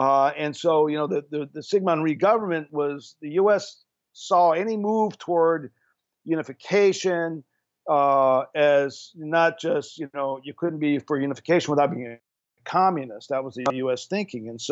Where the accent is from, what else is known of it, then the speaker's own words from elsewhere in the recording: Japan; I mean, you know, I grew up in Japan during the 50s